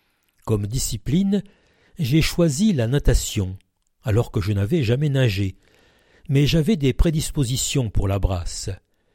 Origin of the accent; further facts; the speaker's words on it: Brignoles, Provence-Alpes-Côte d'Azur, France; also born or lived in Paris suburbs; Je suis né en banlieue parisienne, mais j'ai grandi à Brignoles, car mes parents, fonctionnaires tous les deux, ont été mutés là-bas.